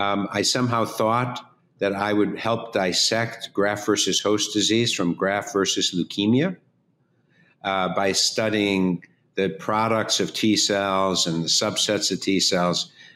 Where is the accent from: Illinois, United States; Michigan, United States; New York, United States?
Illinois, United States; Chicago; But I was raised in a suburb just outside of Chicago. I was born in Chicago. And one of my parents was born in Moldova. The other was born in Germany. They came and met in Chicago, raised a family.